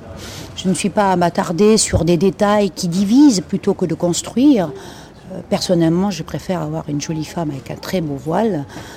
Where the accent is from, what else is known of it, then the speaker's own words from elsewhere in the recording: France; moi je suis française aussi, moi j'aime mon pays